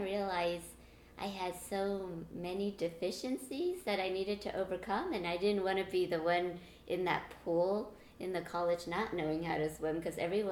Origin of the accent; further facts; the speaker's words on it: Pasadena, California, United States; Pasadena.